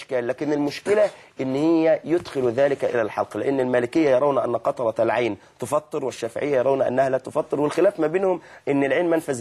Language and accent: Arabic; Egypt; ففي عرفنا نحن مثلا كمصريين ونحو هذا